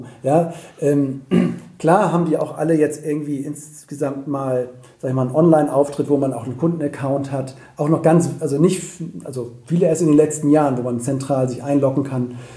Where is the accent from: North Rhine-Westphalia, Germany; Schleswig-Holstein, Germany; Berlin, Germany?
North Rhine-Westphalia, Germany; Cologne; in Köln, wo ich herkomme